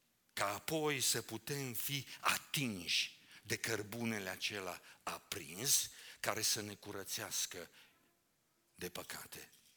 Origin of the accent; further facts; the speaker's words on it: Romania; Și ca un român zgârcit, n-am plătit